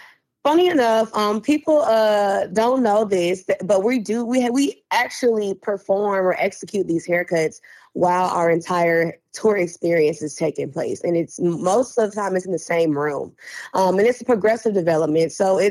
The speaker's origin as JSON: {"language": "English", "town": "Tallahassee", "region": "Florida", "country": "United States", "lives_now": "Birmingham, United States"}